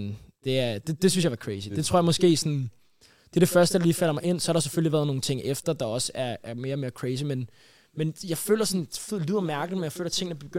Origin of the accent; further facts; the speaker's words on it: Brøndby, Capital Region of Denmark, Denmark; Så jeg er opvokset i Brøndby.